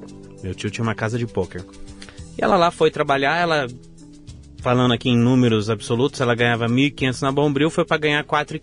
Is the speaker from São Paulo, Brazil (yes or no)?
yes; São Bernardo do Campo, São Paulo, Brazil; Eu nasci na Vila Prudente, São Paulo. Eu sou criado desde os meus 2 anos de idade em São Bernardo do Campo.